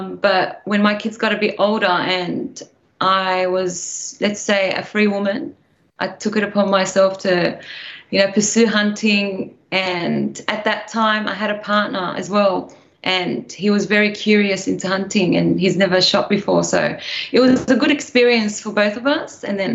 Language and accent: English; Camden, New South Wales, Australia; So I'm from Camden of New South Wales, so southwest of Sydney.